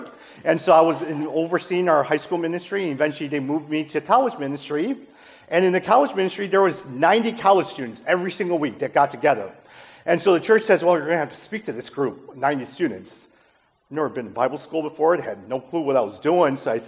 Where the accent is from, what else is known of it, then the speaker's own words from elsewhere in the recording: Chicago, Illinois, United States; I did grow up here. My parents immigrated here in 1972. I was born in 1977. And so I grew up in the Chinatown area, eventually moved to Bridgeport for a number of years